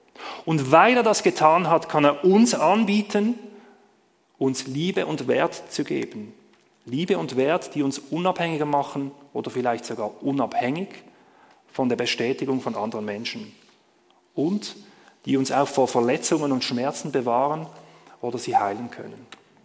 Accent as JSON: {"language": "German", "town": "Basel", "region": "Basel-Stadt", "country": "Switzerland", "said": "Und als Basler habe ich mir gedacht, das ist ein gutes Bild"}